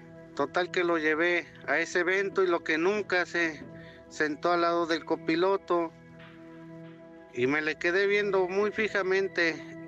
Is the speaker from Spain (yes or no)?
no; Jolalpa, State of Mexico, Mexico; now in Durango, Mexico; Los saludo de aquí desde Durango, Durango capital, pero mi pueblo originario es en el Estado de México, allá en Jolalpa, Estado de México.